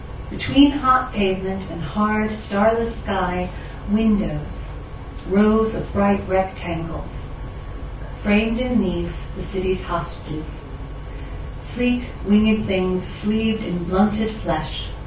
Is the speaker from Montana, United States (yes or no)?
no; Philadelphia, Pennsylvania, United States; I like to walk at night in cities. I grew up in Philadelphia.